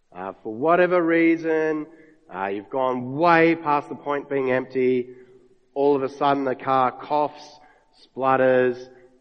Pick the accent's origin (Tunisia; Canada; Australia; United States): Australia; Canberra, Australian Capital Territory; now in Adelaide, Australia; I grew up in Canberra. My family still lives there. And so from time to time over the years that I've been living in Adelaide